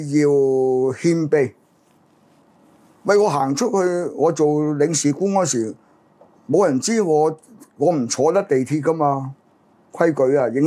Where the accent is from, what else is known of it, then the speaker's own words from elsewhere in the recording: Hong Kong; 我作為香港人嚟講，我得罪人唔少噶啦。